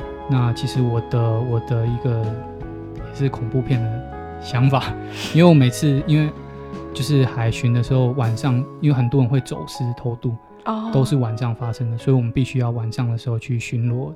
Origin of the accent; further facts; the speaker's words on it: Yilan, Yilan County, Taiwan; 然后那个东西就是我家乡宜兰的名产